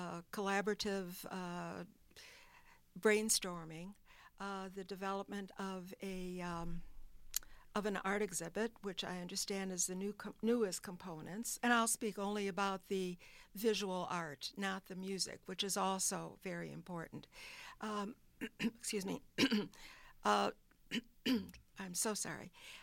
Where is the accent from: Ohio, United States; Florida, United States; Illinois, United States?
Illinois, United States; Chicago; now in Racine, United States; I was born and raised in Chicago. I've lived in Racine just over 2 years